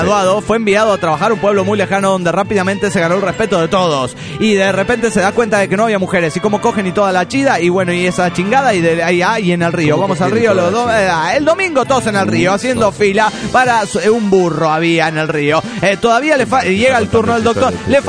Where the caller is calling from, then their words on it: Guadalajara, Jalisco, Mexico; de Guadalajara, Jalisco, México.